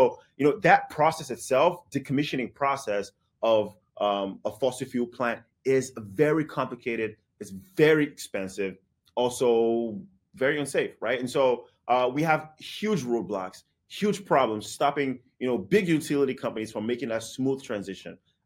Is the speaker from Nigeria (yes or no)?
yes; Nigeria; I'm Nigerian. I see my government adopting technology that is already being used in the West. It disgusts me. I love Nigeria, but it disgusts me.